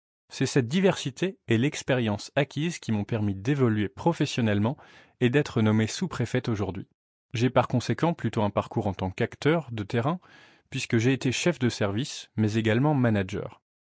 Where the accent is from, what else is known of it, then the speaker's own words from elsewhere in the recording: Auvergne-Rhône-Alpes, France; je suis originaire du nord de l'Isère, où j'ai précédemment occupé le poste de secrétaire général à la sous-préfecture de la Tour du Pin.